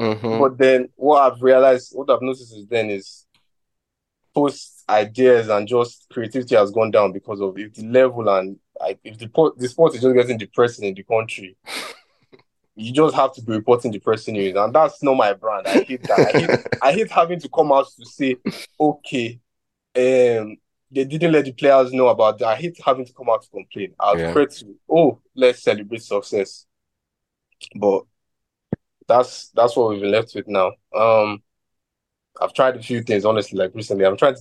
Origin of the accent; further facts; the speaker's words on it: Nigeria; As a Nigerian, you like football normally